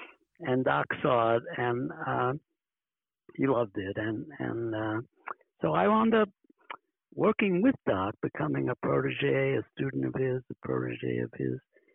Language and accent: English; New York City, New York, United States; I grew up in New York City, and I was a big fan of the New York Giants.